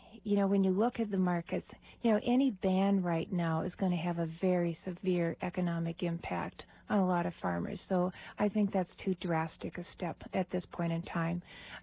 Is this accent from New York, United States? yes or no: no; East Grand Forks, Minnesota, United States; when I look at growing up in East Grand Forks